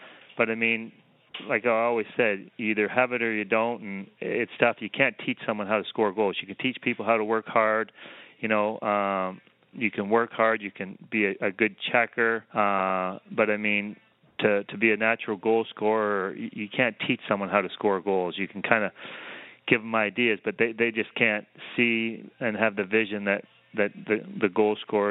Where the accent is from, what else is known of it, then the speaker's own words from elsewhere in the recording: Canada; I started skating when I was 3 years old, and being Canadian, I think people think that most Canadians are born with skates on